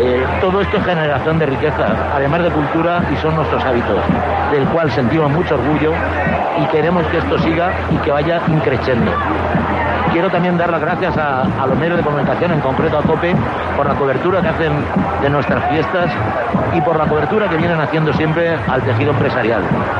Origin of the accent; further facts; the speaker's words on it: Alicante, Valencian Community, Spain; Yo, como alicantino de pro, disfruto mucho de mis fiestas, pero tenemos muchísimas fiestas en la provincia de Alicante que todas son maravillosas.